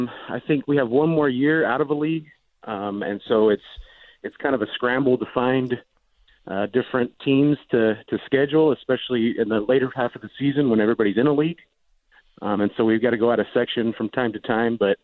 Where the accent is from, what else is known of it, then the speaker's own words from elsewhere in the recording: Kerman, California, United States; And me and my coaching staff, we're from Kerman